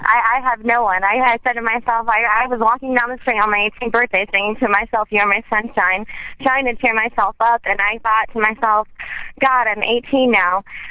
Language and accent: English; California, United States; I'm from California. You know how it is, equal respect.